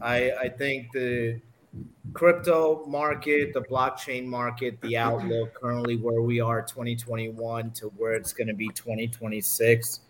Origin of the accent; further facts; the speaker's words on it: Northeast, United States; I'm from the Northeast, and patience is usually not in the vocabulary.